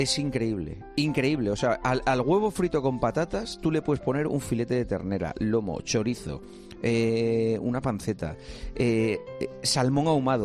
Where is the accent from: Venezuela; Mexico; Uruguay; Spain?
Spain; Gijón, Asturias; Yo soy de Gijón sí.